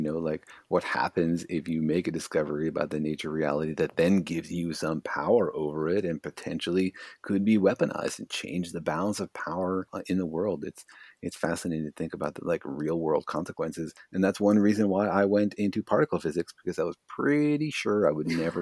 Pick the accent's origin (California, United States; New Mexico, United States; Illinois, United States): New Mexico, United States; Los Alamos; I grew up actually in Los Alamos, New Mexico, where a lot of that stuff happened.